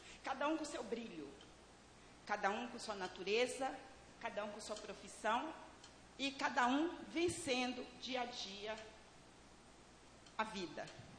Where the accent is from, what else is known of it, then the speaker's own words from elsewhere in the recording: Teófilo Otoni, Minas Gerais, Brazil; now in Alfenas, Brazil; Eu sou de Teófilo Otoni, meus irmãos são de Belo Horizonte. E assim, agora nós somos de Alfenas.